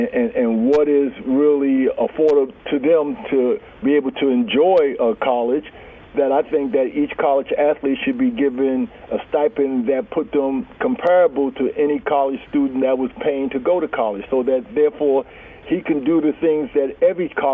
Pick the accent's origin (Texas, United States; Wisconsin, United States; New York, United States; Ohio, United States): New York, United States; New York City; You know, I grew up in Harlem, a one-parent family